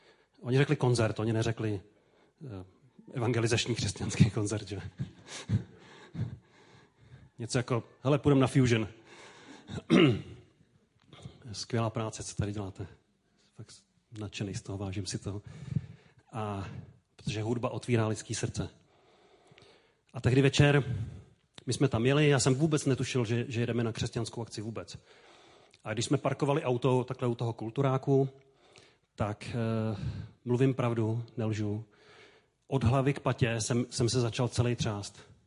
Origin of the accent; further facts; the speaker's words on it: Lovosice, Ústí nad Labem Region, Czechia; born there; A já jsem se narodil právě v těch Lovosicích v ateistické rodině, komunistické rodině dokonce.